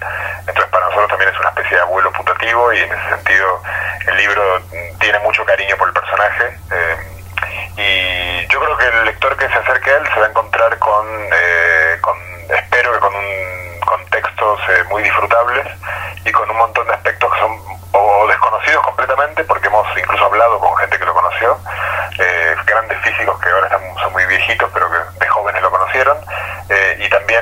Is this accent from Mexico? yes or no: no; Argentina; Los autores somos argentino y chileno, bueno, yo soy argentino y español